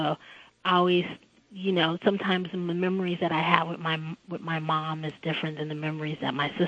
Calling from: New Jersey, United States; I'm calling from New Jersey.

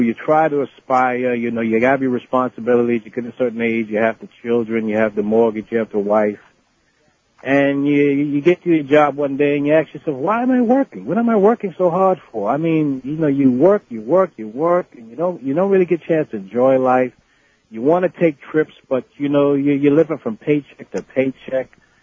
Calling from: Brooklyn, New York, United States; Hello, hi … I'm calling from Brooklyn.

